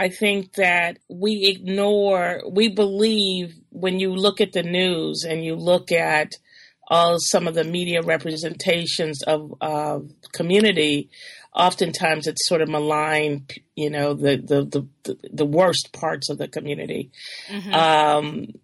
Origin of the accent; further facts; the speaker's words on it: Chicago, Illinois, United States; because first of all, I'm from Chicago originally.